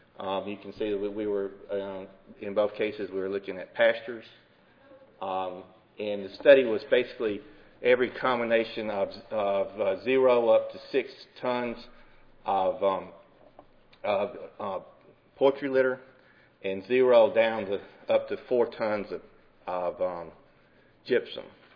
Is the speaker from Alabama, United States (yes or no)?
yes; Alabama, United States; But since I'm from Alabama, our big problem, our big industry in Alabama is poultry